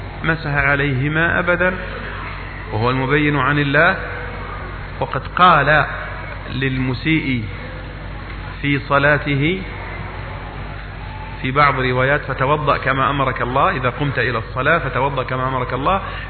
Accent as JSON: {"language": "Arabic", "country": "Egypt", "accent": "Egyptian", "said": "العقب هو الذي نحن نسميه في لهجتنا المصرية نسميه الكعب"}